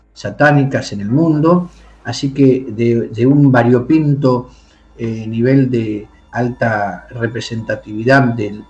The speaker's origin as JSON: {"language": "Spanish", "country": "Argentina", "tie": "born or raised there", "moved": "yes", "lives_now": "Spain", "said": "Yo soy nativo de la República Argentina, estoy desde el mes de diciembre en el Reino de España"}